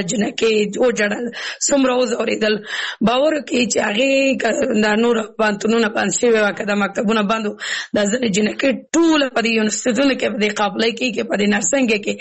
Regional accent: Kabul, Afghanistan; زه اوس بل ولایت کې اوسېږم زه پخپله د کابل ولایت نه یم زه زما یو بل داسې پنهاني یو ولایت کې اوسېږم چې هلته زه خلک ما نه پېژني

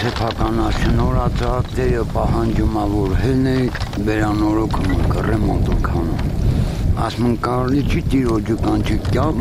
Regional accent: Yerevan, Armenia; ես իմ Երևանից եմ ջան

